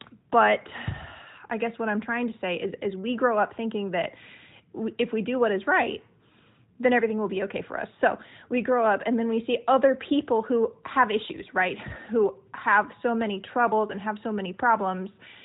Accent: the South, United States; I am a 29-year-old white woman. I grew up in the South, and I'm here to voice my truth.

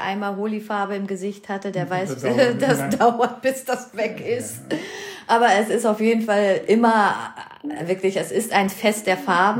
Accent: Germany; Also selbst als Inderin, die in Deutschland groß geworden ist, habe ich gemerkt, dass egal welcher Inder in Deutschland lebt und egal wie lange er in Deutschland schon lebt, Diwali wirklich von...

